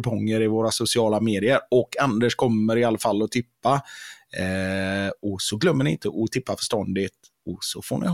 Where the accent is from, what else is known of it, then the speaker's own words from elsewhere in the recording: Gothenburg, Västra Götaland County, Sweden; som göteborgare så vill man att det ska gå bra för de flesta i Göteborgs